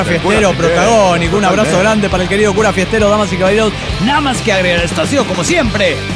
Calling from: Cochabamba, Bolivia; de Cochabamba, Bolivia.

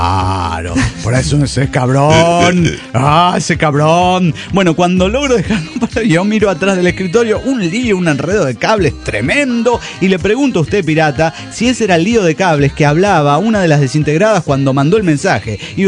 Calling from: San Luis, Argentina; de San Luis, Argentina.

